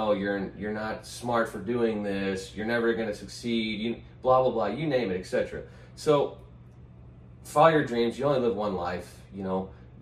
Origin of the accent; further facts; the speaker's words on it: St. Louis, Missouri, United States; I'm from St. Louis and I work in St. Louis